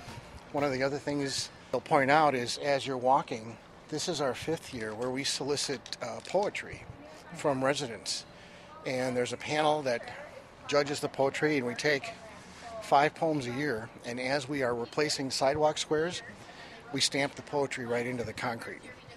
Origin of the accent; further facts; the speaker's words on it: Appleton, Wisconsin, United States; I was born and raised in Appleton. This is my hometown